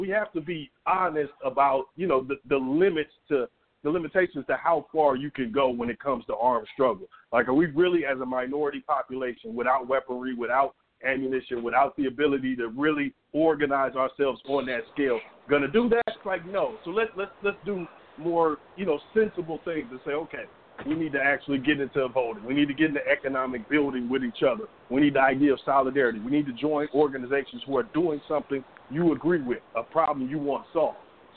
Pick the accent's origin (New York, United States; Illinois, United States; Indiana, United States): Illinois, United States; Chicago; I grew up in Chicago in the 90s.